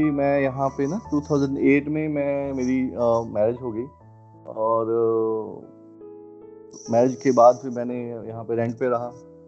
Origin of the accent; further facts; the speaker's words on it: Una, Himachal Pradesh, India; Basically मैं हिमाचल से हूँ। हिमाचल में एक जगह है उन्ना, वहाँ से हूँ।